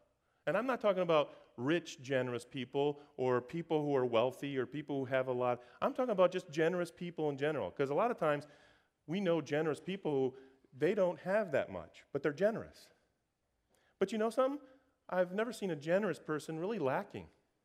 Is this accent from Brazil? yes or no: yes; Brazil; moved away; I was raised in Brazil as a missionary kid.